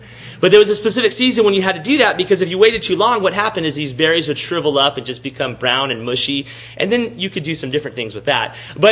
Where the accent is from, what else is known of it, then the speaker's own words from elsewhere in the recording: Texas, United States; When I was growing up, where I was growing up in South Texas, there was these what we called chinaberry trees.